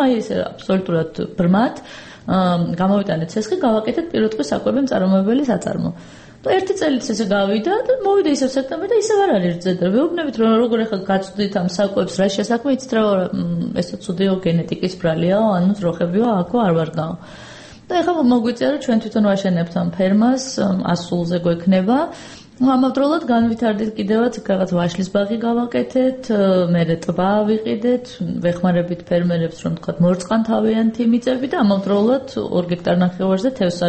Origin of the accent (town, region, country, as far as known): Tbilisi, Georgia; born or raised there